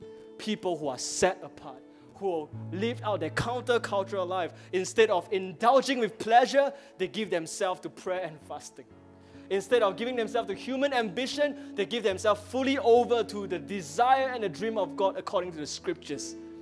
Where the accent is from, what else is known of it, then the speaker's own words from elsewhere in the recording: Singapore; I'm a Singaporean, man. Come on.